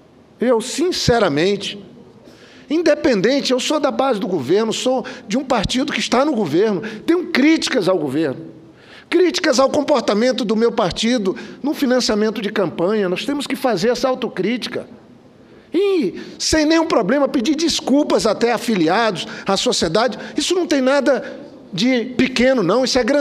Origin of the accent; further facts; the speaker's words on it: Cruzeiro do Sul, Acre, Brazil; Hoje, uma menina de 17 anos tirou o segundo lugar da minha terra, do meu estado, lá de Cruzeiro do Sul